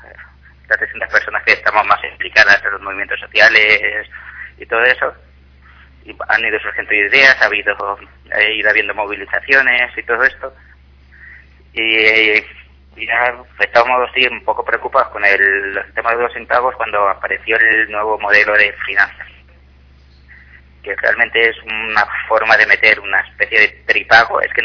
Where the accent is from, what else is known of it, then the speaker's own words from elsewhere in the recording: Ibi, Valencian Community, Spain; En Ibi, en Alicante.